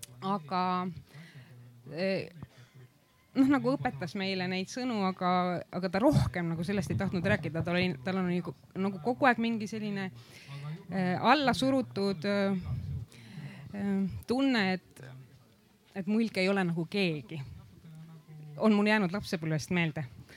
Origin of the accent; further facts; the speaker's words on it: Vändra, Pärnu County, Estonia; isegi võiks öelda 4 aastat olen Moostes veetnud, täiesti uus moostekana. Tulen hoopis Pärnumaalt, Vändra vallast, kus ma olen sündinud ja kasvanud. Mu ema on mulk, no tõesti sellest õige, nii öelda õigelt mulgimaalt